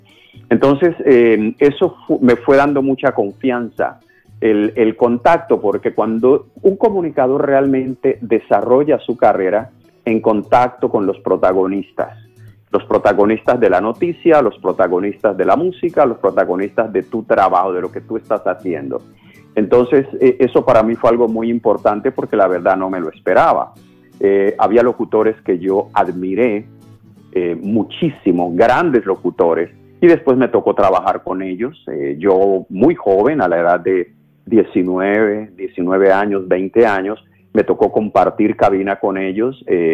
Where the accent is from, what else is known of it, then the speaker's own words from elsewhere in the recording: Colombia; moved away as an adult; now in United States; así fue como salí de Colombia para Estados Unidos. Fue una decisión de 2 meses.